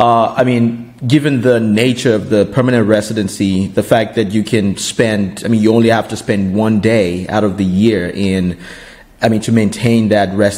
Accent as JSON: {"language": "English", "country": "Nigeria", "second_language": "English", "lives_now": "United States", "said": "I am a Nigerian national. I have a Nigerian passport. I'm a U.S. resident."}